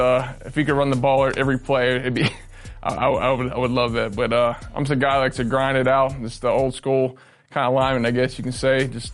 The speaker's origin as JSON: {"language": "English", "town": "Pittsburgh", "region": "Pennsylvania", "country": "United States", "said": "Well, I'm from the Pittsburgh area."}